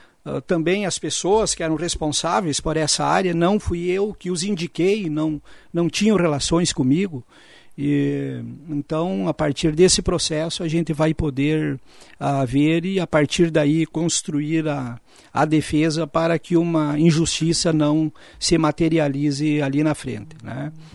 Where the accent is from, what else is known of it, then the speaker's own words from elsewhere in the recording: Carazinho, Rio Grande do Sul, Brazil; eu sou lá de Carazinho, Caigangue, com Guarani, conheço. Então tem a língua meia enrolada.